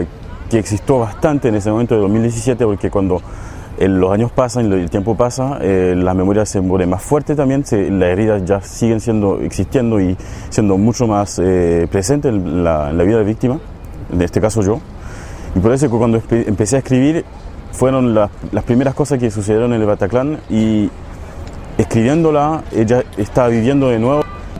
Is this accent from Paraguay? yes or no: no; Chile; Y yo le digo: yo soy chileno.